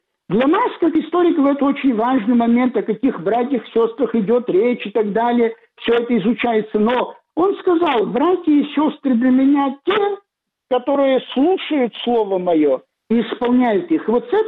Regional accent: Abkhazia, Georgia; я православный священник, я сказал, что да, объяснил ему, что я из Абхазии

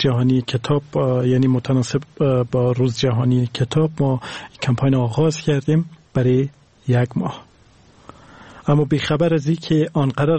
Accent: Afghanistan

